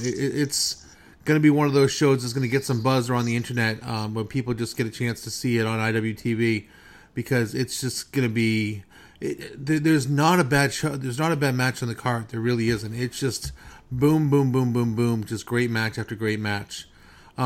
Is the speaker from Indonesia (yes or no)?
no; Boston, Massachusetts, United States; now in Tennessee, United States; People who know me, I'm from the Boston area.